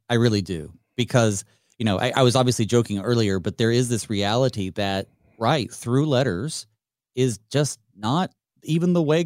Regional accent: St. Louis, Missouri, United States; And I was from St. Louis, and he was from Fort Wayne.

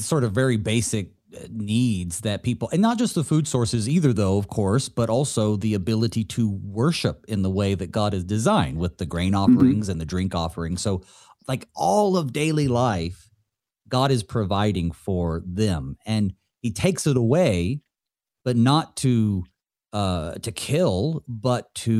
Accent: North Carolina, United States; Now I'm from North Carolina, so you have to understand my context.

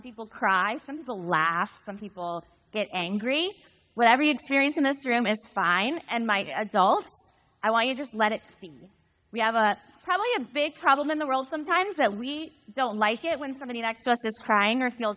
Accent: Florida, United States; I'm from Florida. There's mosquitoes everywhere.

